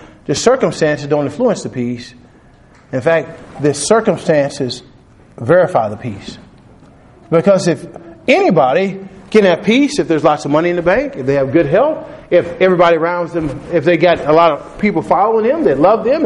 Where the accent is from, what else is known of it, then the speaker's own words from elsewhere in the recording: Texas, United States; when I grew up in Texas, you know, suburbs, kind of in the country a little bit. We had 3/4 acre of land.